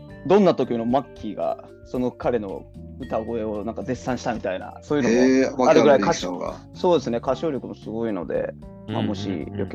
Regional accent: Hiroshima, Japan; 自分の地元の広島のラジオをちょっと聞くことがあって

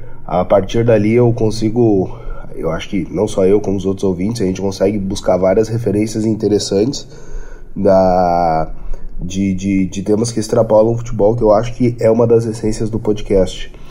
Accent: Porto Alegre, Rio Grande do Sul, Brazil; eu sou de Porto Alegre.

